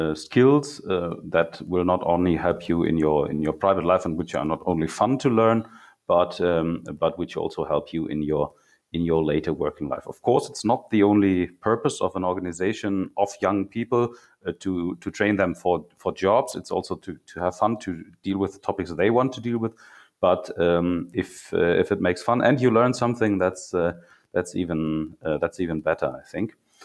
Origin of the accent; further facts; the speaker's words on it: Plettenberg, North Rhine-Westphalia, Germany; English is a second language; which took place in my hometown in Plettenberg in Germany.